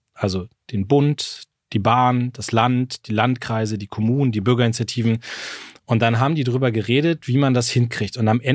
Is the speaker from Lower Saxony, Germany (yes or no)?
yes; Munster, Lower Saxony, Germany; da wo ich wohne, in meiner Heimatstadt in Munster